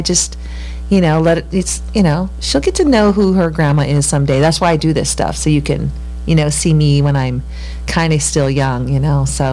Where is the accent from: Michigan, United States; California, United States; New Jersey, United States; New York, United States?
California, United States; Martinez; I'm from Martinez, Coco County, Pacheco girl. And we were going to, so this is the 70s and part of the early 80s. We lived in Martinez